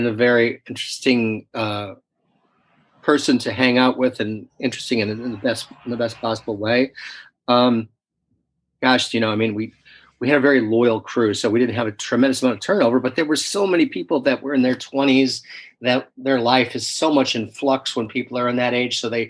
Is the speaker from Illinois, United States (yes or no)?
yes; Illinois, United States; I'm from Illinois originally. So my wife, Janet, who I met in the first place that I cooked at, she was a waitress in high school. She got homesick and decided we needed to go back to Illinois, be near the families.